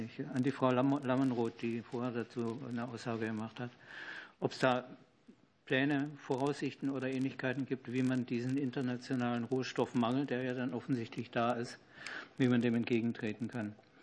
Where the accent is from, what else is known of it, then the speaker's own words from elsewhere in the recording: Pforzheim, Baden-Württemberg, Germany; Ich komme aus Pforzheim. Das ist eine Stadt, die sehr viel mit Recycling von Edelmetallen zu tun hat.